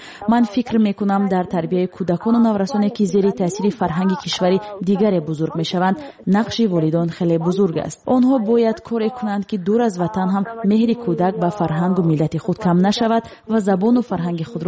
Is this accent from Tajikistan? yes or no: yes; Tajikistan; درباره فرهنگ زیبای تاجیکستان بگویم و آنها را با وطن خودم شناس کنم